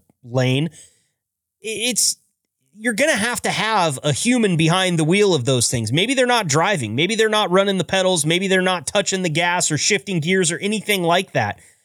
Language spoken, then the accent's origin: English; Oregon, United States; actually headquartered in my home state of Oregon in the beautiful city of Portland.